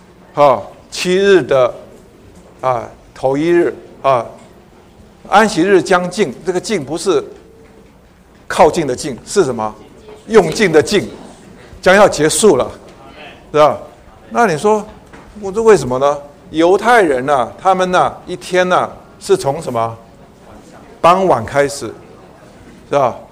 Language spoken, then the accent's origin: Chinese; China; 我们中国人星期一嘛，对不对？